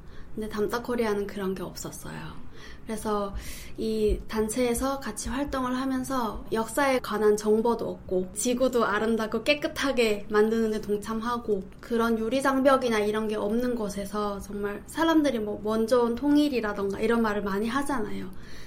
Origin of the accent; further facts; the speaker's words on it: North Korea; now in South Korea; 저는 탈북민으로서